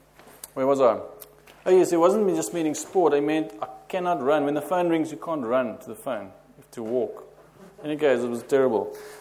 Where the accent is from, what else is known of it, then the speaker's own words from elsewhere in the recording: South Africa; Yeah, you don't see that often in South Africa. I come from